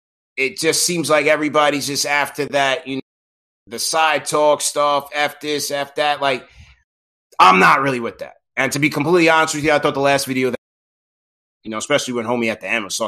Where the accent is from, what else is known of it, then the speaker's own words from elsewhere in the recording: New York, United States; I'm from Long Island, so I've seen it all, man.